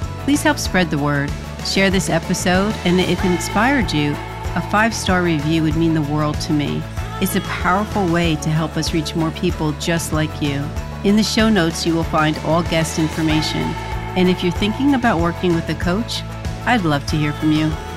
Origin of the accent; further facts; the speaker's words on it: New Jersey, United States; So no, I'm from Jersey. I'm not from California.